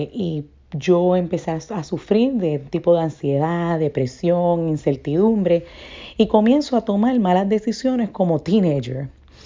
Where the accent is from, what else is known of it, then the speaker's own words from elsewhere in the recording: San Juan, Puerto Rico; born there; Yo pues nací en San Juan, Puerto Rico, en abril 25 del 1984, bajo un matrimonio de dos jóvenes